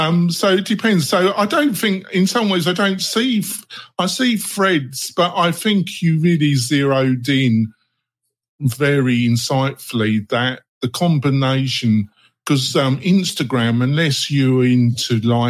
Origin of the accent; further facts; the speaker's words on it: England, United Kingdom; I'm English.